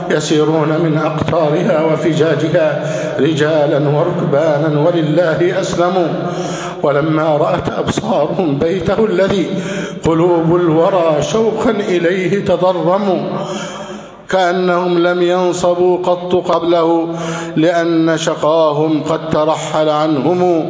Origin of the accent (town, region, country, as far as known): Egypt